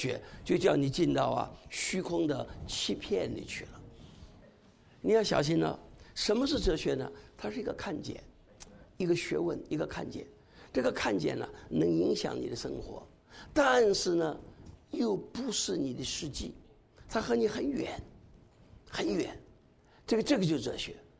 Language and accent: Chinese; China; 我是个中国人，我英文不好，我是学中文